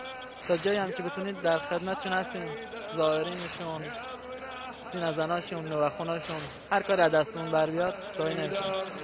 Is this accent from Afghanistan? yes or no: no; Darab, Fars, Iran; ما هم از شیراز شهرستان داراب اومدیم